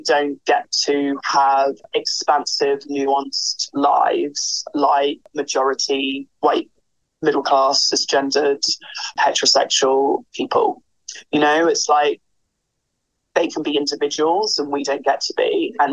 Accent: London, United Kingdom; I'm from London. I'm from a Jamaican British family. And here, you know, what's really interesting was that I was raised in an ethnic minority family, but not an immigrant family

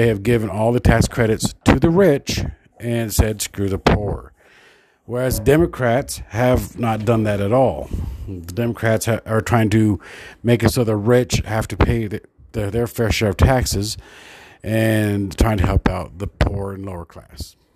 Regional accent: Utah, United States; also born or lived in Minnesota; I'm from Utah. I was born in Minnesota. I've been in Utah for 48 and a half years.

